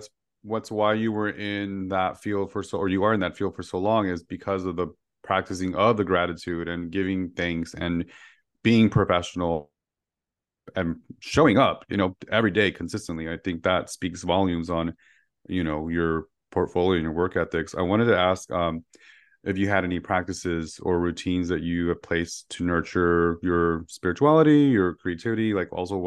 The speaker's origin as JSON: {"language": "English", "town": "Los Angeles", "region": "California", "country": "United States", "tie": "born or raised there", "said": "I grew up in East LA, Boyle High, so all we had was like hills."}